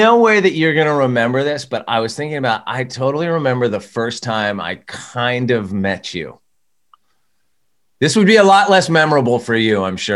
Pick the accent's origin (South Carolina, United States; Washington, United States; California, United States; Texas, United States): California, United States; Santa Barbara; I went to a lot of shows at the country club, because growing up in Santa Barbara, that was the closest spot, that was like an LA show.